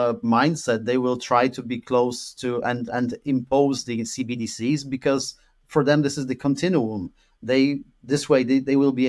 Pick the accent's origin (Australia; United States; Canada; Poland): Poland; I'm Polish myself originally, so I grew up in Poland.